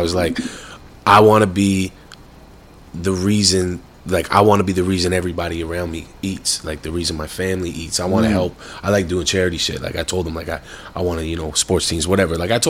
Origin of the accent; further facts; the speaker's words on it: Ajax, Ontario, Canada; Like, I'm from Ajax. They're from Ajax.